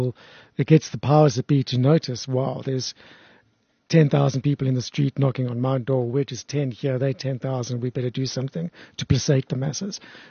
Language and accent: English; Parkhurst, Gauteng, South Africa; I grew up in Parkhurst.